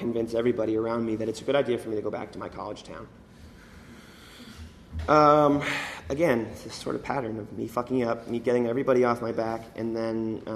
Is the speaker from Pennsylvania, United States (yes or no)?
no; San Francisco, California, United States; born there; now in New York, United States; I went out west for college. I was born in San Francisco, so I kind of missed the West Coast.